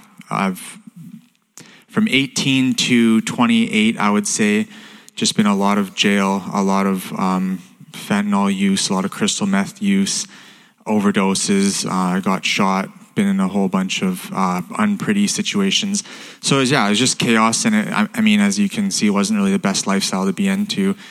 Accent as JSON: {"language": "English", "town": "Edmonton", "region": "Alberta", "country": "Canada", "tie": "born or raised there", "said": "I grew up in Edmonton, Alberta, born and raised in Edmonton."}